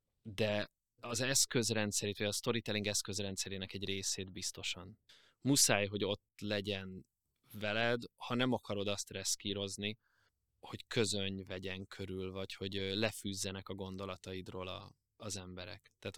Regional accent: Budapest, Hungary; Mi Óbudáról költöztünk Békásmegyerre, Óbudán még angol nyelvű műsorok voltak, majd egy ponton 6 éves koromban német nyelvű műsorokkal találkoztam

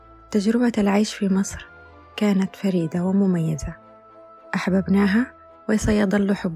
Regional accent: Yemen; ممتنين لأن بابك مفتوح لنا كيمنيين.

